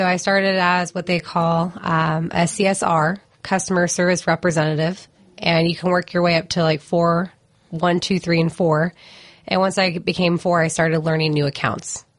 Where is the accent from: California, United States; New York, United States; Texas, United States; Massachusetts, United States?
California, United States; Sacramento; also born or lived in Fremont; And then my parents moved to Sacramento, uh-huh. And that's where I grew up.